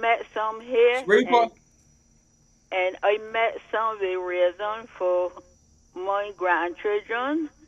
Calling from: Saint Andrew, Barbados; St. Andrew.

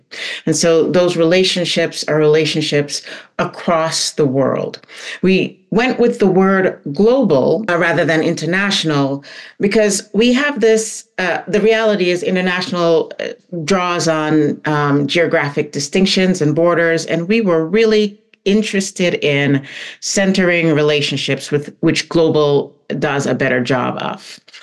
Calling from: Boulder, Colorado, United States; I should say I'm calling in from Boulder, Colorado, where I live, which is land of the Ute and Arapaho.

